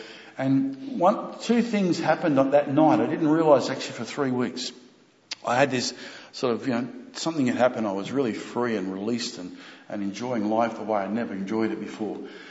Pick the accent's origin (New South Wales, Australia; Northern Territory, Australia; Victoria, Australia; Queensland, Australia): Queensland, Australia; Cairns; I'm from Cairns, and we go across to Picton and we're playing basketball.